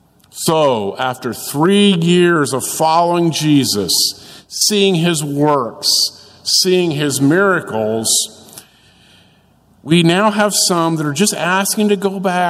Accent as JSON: {"language": "English", "town": "Alexandria", "region": "Indiana", "country": "United States", "tie": "born or raised there", "said": "I grew up in Alexandria, just north of here, and we were always referred to as a county school compared to the city schools in nearby Anderson. But even in small town Alexandria, I was always a city boy."}